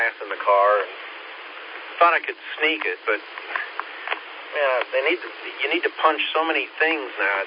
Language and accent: English; California, United States; obviously I grew up in California with a six call, so I got a couple brothers out there.